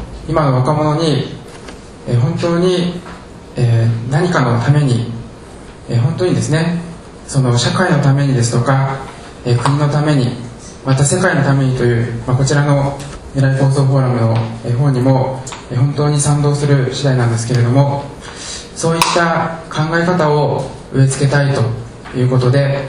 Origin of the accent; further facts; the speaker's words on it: Kashiwa, Chiba, Japan; 千葉県の柏市、まあ、私柏市の出身なんですけれども